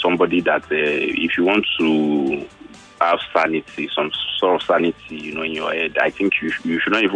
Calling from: Ekwe, Imo, Nigeria; I'm calling from Ekwe.

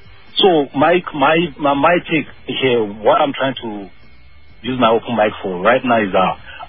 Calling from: Gwarimpa, Federal Capital Territory, Nigeria; I'm calling from Gwarimpa right now.

